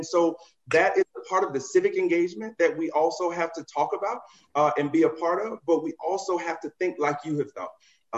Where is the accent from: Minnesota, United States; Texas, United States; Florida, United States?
Florida, United States; Miami; But I'm from Miami, Florida, originally.